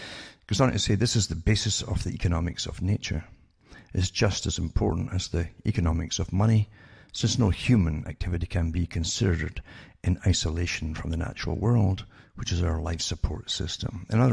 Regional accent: United Kingdom; because I grew up in Britain

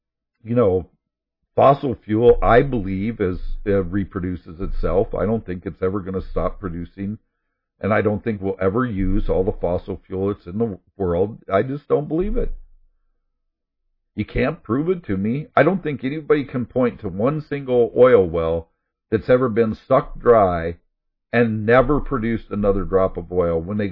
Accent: Oregon, United States; born there; also born or lived in California; because that's when our family moved from California to Oregon. I was born in Oregon, of course.

